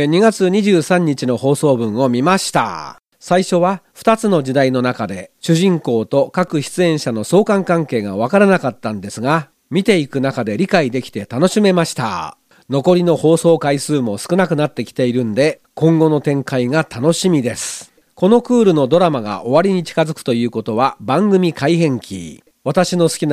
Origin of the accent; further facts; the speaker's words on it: Chiba, Japan; moved away as an adult; now in Matsumoto, Japan; 千葉に住んでいたのは高校卒業するまでですから、長野県民になってからもうその倍ぐらい行ってますからね。 今年の7月で丸36年になりますもん。